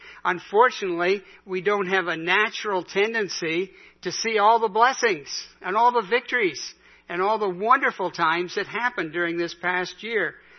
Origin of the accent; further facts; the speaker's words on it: Canada; I'm a Canadian. That's what you say. I'm fine.